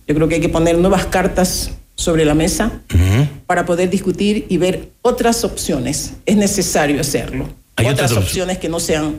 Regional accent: Esmeraldas, Ecuador; por mi pueblo de Esmeraldas, que siento que está en una situación realmente triste

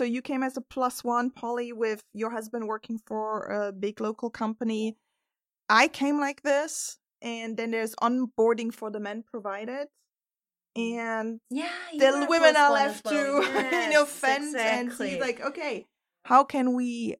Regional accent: Germany; I'm from Germany.

